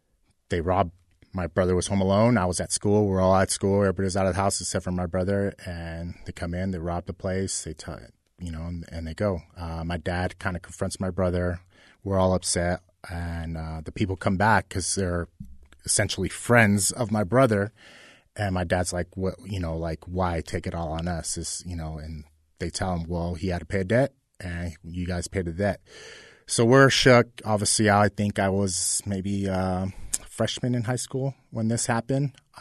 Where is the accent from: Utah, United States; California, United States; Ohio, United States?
California, United States; Fontana; So growing up in Fontana, we were going to travel to Mexico for Thanksgiving.